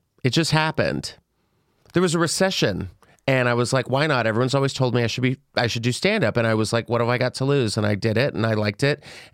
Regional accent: San Antonio, Texas, United States; San Antonio.

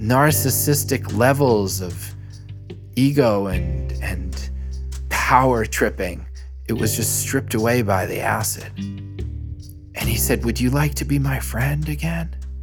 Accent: New York City, New York, United States; Because, you know, I'm from New York City and I'm a little naive

